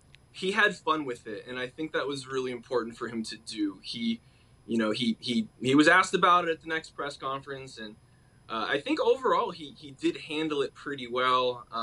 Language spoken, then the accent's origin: English; California, United States; I'm from Southern California, so he was actually the USC coach when I was a student reporter at USC.